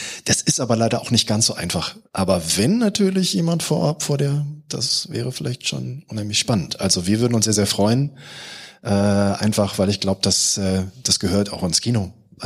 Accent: Cologne, North Rhine-Westphalia, Germany; born there; ich bin gebürtiger Kölner.

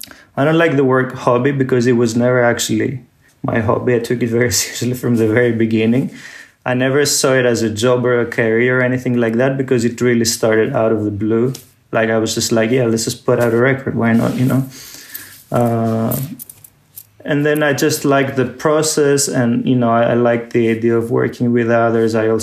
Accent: Athens, Attica, Greece; growing up in Athens was a very limited, despite being a big, huge European capital, it was a very, very limiting space to engage with anything that had to do with subcultures, with underground music and independent music

